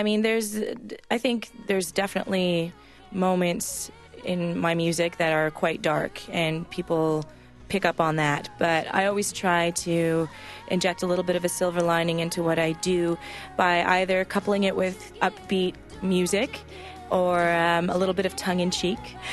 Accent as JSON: {"language": "English", "country": "Canada", "said": "I didn't grow up on a farm myself, so I'm not sure exactly how much me being Canadian comes through in my music"}